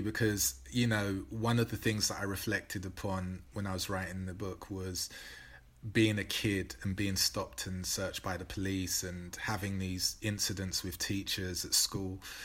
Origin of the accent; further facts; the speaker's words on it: Newham, London, United Kingdom; And the thing that I got from my parents amid all of the stuff growing up in Newham was joy.